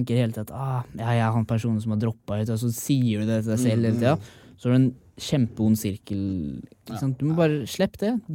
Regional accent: Sarpsborg, Østfold, Norway; Og det er det som er deilig når jeg drar hjem til hjembyen min i Sarpsborg.

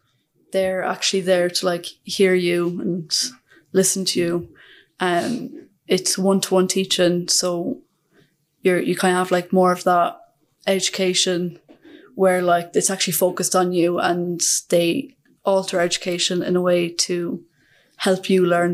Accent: Glanmire, Munster, Ireland; I'm from Cork. I'm 23 years old

